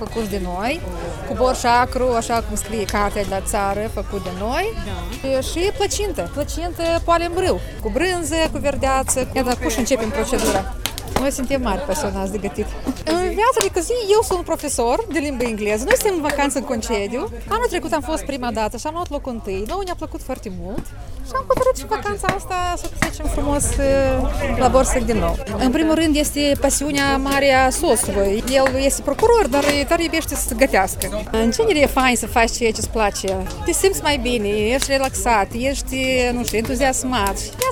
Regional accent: Chișinău, Moldova; Suntem de la Chișinău.

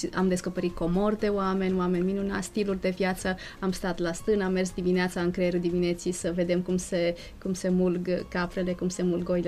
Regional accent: Bucharest, Romania; eu sunt din București.

